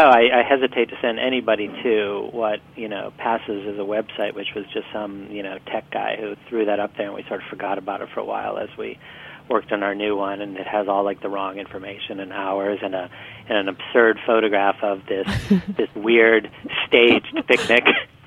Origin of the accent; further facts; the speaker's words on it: Midwest, United States; Yes, and I grew up in the Midwest too, as you might know.